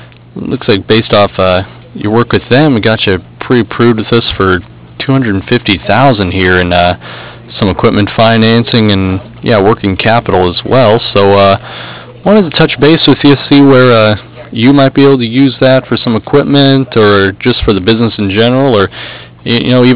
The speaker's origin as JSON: {"language": "English", "region": "Kansas", "country": "United States", "tie": "born or raised there", "said": "I grew up in Kansas, and I think they're doing okay out there, but it used to just be so dry."}